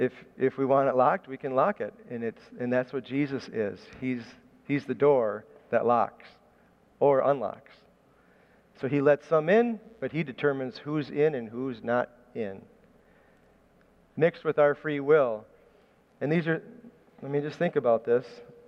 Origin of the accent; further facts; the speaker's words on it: United States; born there; Well, you know, I was born in America, so I'm a Christian, right?